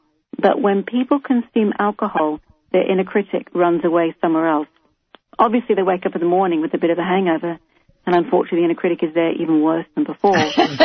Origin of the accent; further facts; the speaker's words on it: Australia; I mean, I'm Australian. We drink.